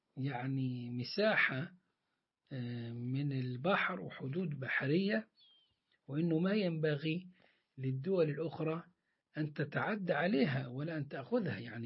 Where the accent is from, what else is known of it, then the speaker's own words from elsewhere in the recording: Egypt; الذهب اللي إحنا نعرفه زي جبال الذهب اللي موجودة عندنا في مصر ومناجم